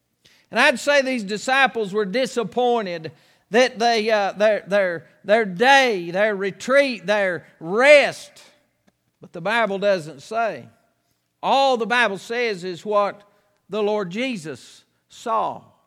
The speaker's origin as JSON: {"language": "English", "town": "Boone", "region": "North Carolina", "country": "United States", "tie": "born or raised there", "said": "I was thinking about growing up. I grew up here, born and raised in Boone, North Carolina."}